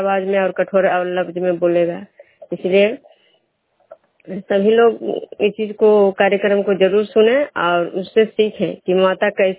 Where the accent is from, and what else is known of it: Vishnupur, Bihar, India